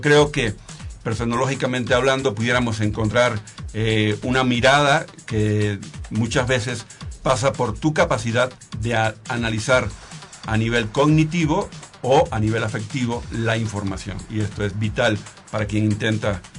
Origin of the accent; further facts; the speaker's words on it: Cuba; now in Mexico; leo lo que sucede en mi país de origen